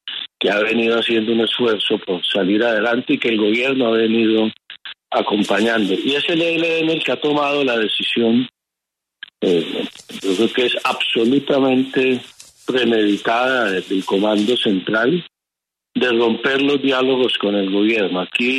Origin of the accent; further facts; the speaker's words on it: Norte de Santander, Colombia; como norte santandereano, como conocedor de la región